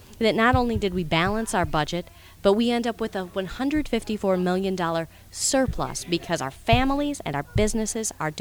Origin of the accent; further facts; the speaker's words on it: Dallas, Wisconsin, United States; Wisconsin, Dallas, Wisconsin.